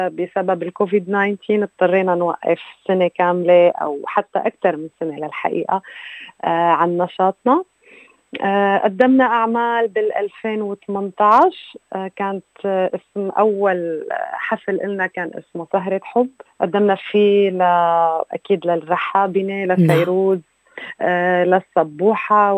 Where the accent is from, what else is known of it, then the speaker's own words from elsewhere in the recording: Syria; مدى محبتنا كسوريين أو كعرب